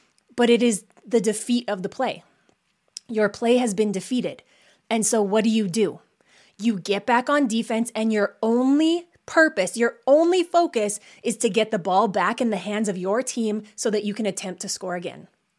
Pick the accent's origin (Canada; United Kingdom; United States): Canada; Saskatchewan; I was from Saskatchewan, Canada